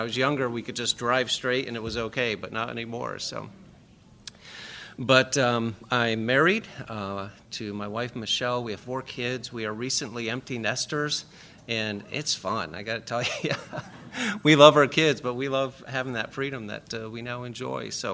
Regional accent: Beavercreek, Ohio, United States; I'm from Beaver Creek, Ohio, which is 9 hours from here.

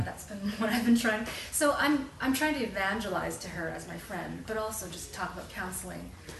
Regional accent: Vancouver, British Columbia, Canada; I'm from Vancouver

